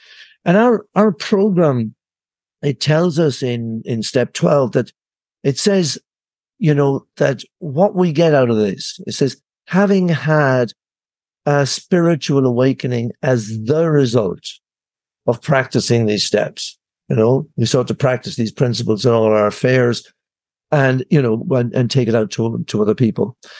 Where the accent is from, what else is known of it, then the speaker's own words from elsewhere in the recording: Ireland; born there; I was born in Ireland